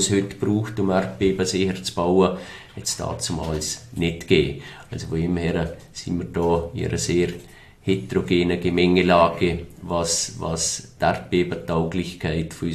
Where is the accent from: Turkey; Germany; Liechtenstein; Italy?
Liechtenstein; es sind wir als Liechtensteiner in der Hand.